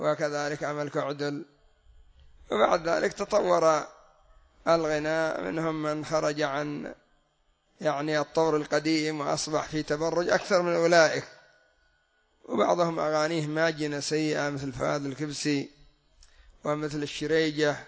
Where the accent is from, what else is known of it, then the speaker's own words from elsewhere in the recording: Yemen; وعندنا في اليمن كان الناس يتأثرون